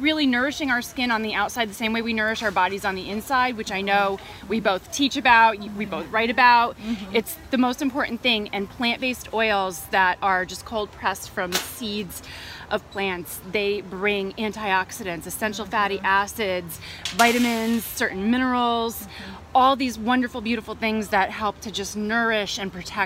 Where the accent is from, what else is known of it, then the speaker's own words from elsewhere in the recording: Philadelphia, Pennsylvania, United States; we're in California now. I'm from Philadelphia.